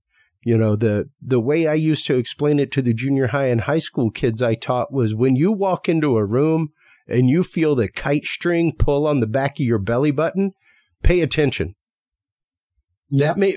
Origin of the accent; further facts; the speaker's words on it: Louisiana, United States; because even myself as Cajun, we have in our culture, the traiteur